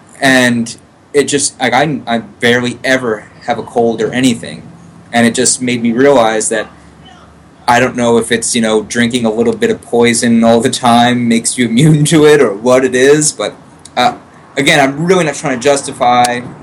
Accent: New York, United States; But what I'm going to say is that I smoke, and I grew up in New York, highly polluted.

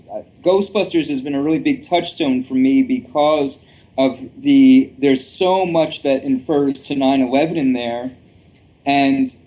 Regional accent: New York City, New York, United States; I mean, I grew up in New York City. I lived there for 2 years.

